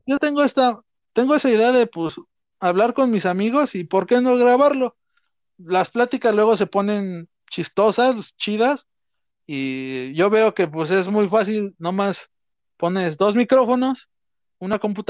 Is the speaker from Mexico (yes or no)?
yes; Tenancingo, Mexico; Yo, en mi pueblo, entre mis amigos, soy conocido como el chico que atropella coches en su bicicleta.